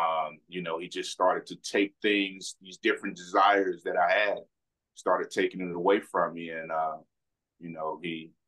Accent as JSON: {"language": "English", "town": "Chicago", "region": "Illinois", "country": "United States", "tie": "born or raised there", "said": "You know, growing up in Chicago was a, pretty rough experience for me. You know, I was exposed to a lot as a youngster."}